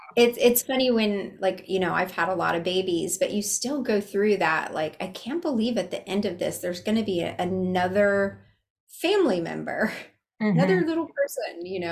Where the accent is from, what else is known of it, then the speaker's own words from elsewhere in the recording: Palm Harbor, Florida, United States; also born or lived in St. Petersburg; I was born in St. Pete and grew up in Palm Harbor, Dunedin area.